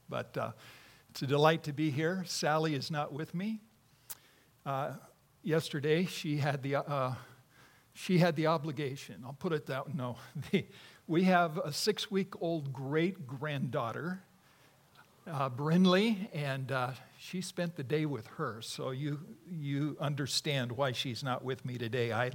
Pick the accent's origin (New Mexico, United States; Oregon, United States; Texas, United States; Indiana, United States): Oregon, United States; Prospect; I was raised in Prospect, and it's not a very large place. Very, very small town. My parents moved there from Enterprise, Oregon in 1951 to help start the church there.